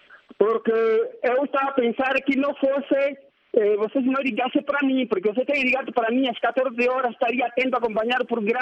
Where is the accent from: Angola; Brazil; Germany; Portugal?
Angola; Eu, sendo angolano, sendo cidadão, sendo guilano